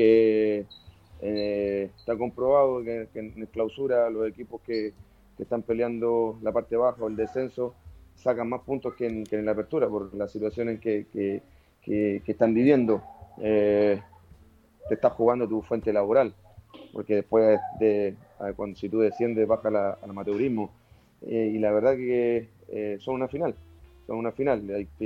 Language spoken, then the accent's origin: Spanish; Valparaíso, Chile; born there; yo soy porteño de nacimiento, desde los 15 años yo me hice futbolísticamente en el barrio de Santa Inés